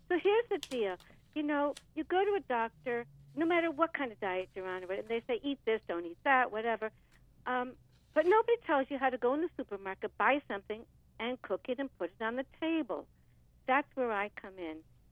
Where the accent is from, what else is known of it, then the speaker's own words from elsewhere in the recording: United States; also born or lived in Europe; now in Miami, United States; But I'm from the U.S., okay.